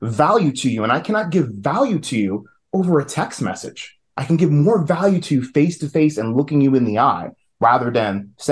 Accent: New York, United States; You know, I'm originally from New York. I got the New York work style.

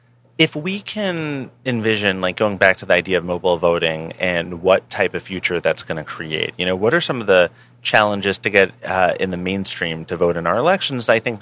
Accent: New York, United States; I seem to recall as a New Yorker that people were very in favor of him generally.

